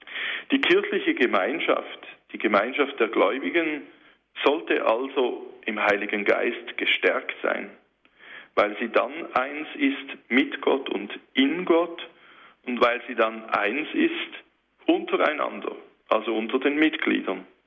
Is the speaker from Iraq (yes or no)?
no; Switzerland; ich aus einer ganz anderen Kultur, er aus Afrika, ich aus der Schweiz, einer anderen Sprache